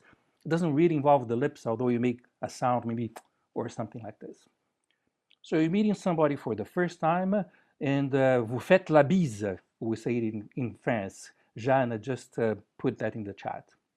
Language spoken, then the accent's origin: English; São Paulo, Brazil; I grew up in Brazil, in São Paulo, a big city of 24 million people. I was there in the 1960s and 70s, when the city was much smaller, it was only about 15 million people. I grew up in a normal middle-class family.